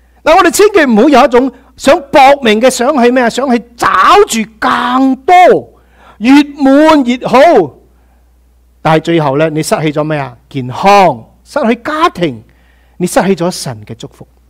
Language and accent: Chinese; Guangdong, China; accent: Cantonese; 不过用我们广东话一个比较传神的话叫什么？食自己。